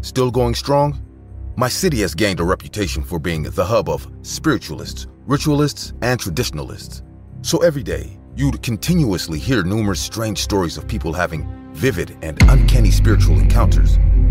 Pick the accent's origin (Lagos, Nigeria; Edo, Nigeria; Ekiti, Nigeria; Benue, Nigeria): Edo, Nigeria; Benin City; I am African. I lived in Africa, Nigeria, for most of my life, and I was born in Benin City.